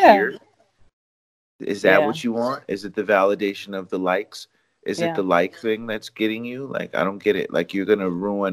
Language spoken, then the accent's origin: English; Rochester, New York, United States; I'm not from New York City. I'm from upstate, which is about four hours away. Rochester's about 4.5 hours away from New York.